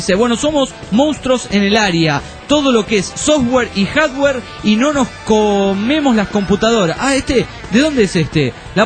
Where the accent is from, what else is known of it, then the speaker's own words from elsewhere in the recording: Formosa, Argentina; Hola amigos … soy de Formosa, el norte argentino, che.